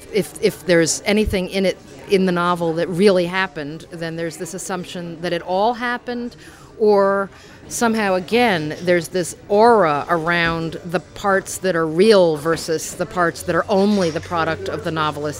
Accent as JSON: {"language": "English", "town": "Forest Hills Gardens", "region": "New York", "country": "United States", "tie": "born or raised there", "said": "I grew up in Forest Hills Gardens, surrounded by people with numbers on their arms and accents."}